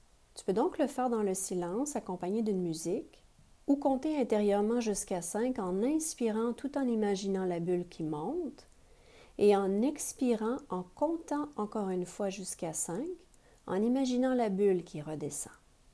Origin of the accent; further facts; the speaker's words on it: Mont-Laurier, Quebec, Canada; Je suis originaire de Mont-Laurier dans les Hautes-Laurentides